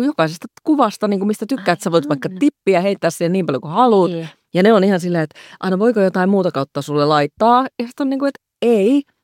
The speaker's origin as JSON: {"language": "Finnish", "town": "Turku", "region": "Southwest Finland", "country": "Finland", "said": "minä turkulaisena nyökkään ja tiedän."}